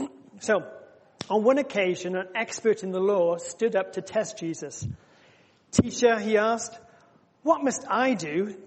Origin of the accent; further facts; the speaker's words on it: Faversham, South East England, United Kingdom; I'm from Faversham, the other side.